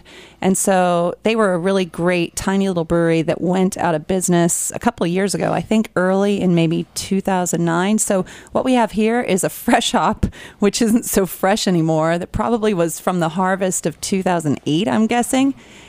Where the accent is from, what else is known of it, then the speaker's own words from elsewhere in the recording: Chico, California, United States; one of the first organic breweries out of Chico, California, my hometown.